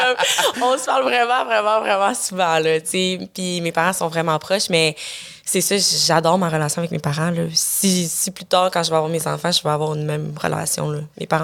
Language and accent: French; Quebec, Canada; une des premières femmes noires à avoir gagné, puis de faire traiter une négresse, puis que j'ai volé le prix à des Québécois, quand que je suis Québécoise